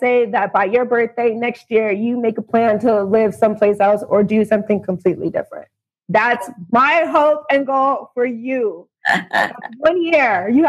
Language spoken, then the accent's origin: English; United States; because we are American and we are taught that we are awesome and that we are the best country in the world.